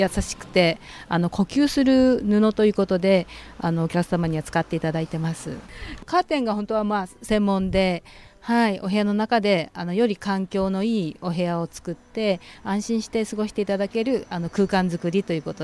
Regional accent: Tanegashima, Kagoshima, Japan; これは私が種子島出身なので

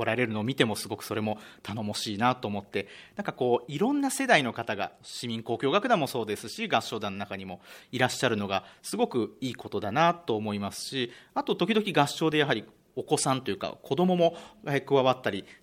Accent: Tokyo, Japan; born there; 東京生まれで、東京に住んでるんですけども

